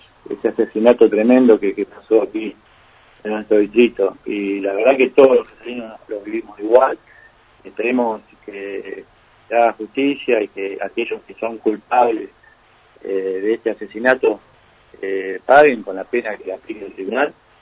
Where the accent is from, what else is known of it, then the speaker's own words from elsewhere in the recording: Buenos Aires, Argentina; Como bonaerense vamos a defender eso